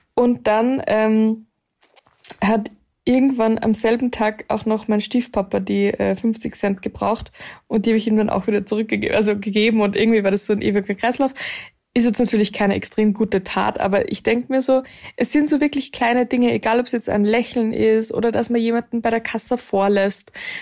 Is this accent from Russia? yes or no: no; Wels, Upper Austria, Austria; es war in Wels in Oberösterreich eben, wo ich herkomme.